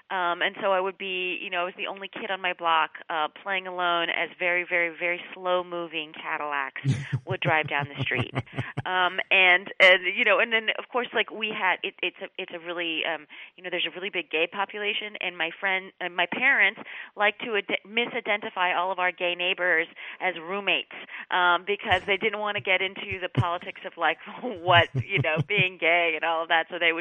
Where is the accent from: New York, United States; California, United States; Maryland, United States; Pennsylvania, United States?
California, United States; Palm Springs; I agree, because Palm Springs, and I didn't know this until I graduated from high school, is a really weird place to grow up.